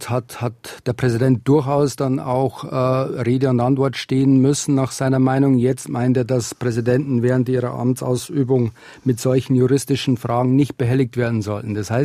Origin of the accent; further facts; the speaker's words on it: Germany; Wir müssen jetzt als Deutsche, als Europäer selber souveräner denken lernen.